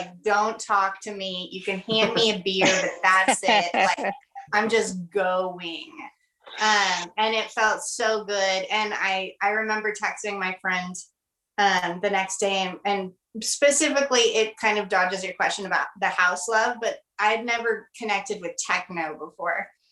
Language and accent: English; Los Angeles, California, United States; I grew up in Los Angeles.